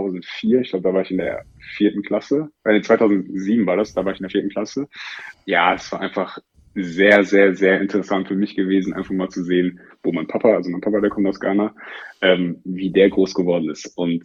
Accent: Oberhausen, North Rhine-Westphalia, Germany; auf der anderen Seite gab es so einen sogenannten Schulwaldlauf bei uns in Oberhausen.

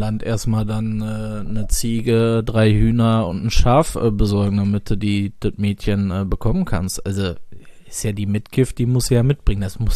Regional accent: North Rhine-Westphalia, Germany; Ich bin halt im Ruhrgebiet aufgewachsen, jetzt aber auch nicht innenstadtnah, also schon in den, ja, bekannten Vororten von Großstädten, die ja so ein zuweilen Mix anbieten zwischen ländlichen Strukturen und städtischen.

